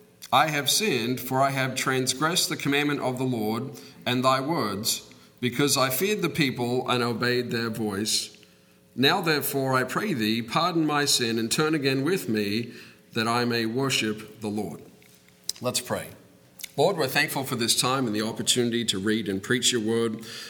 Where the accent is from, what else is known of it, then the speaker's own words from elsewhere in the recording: Australia; I'm an Aussie.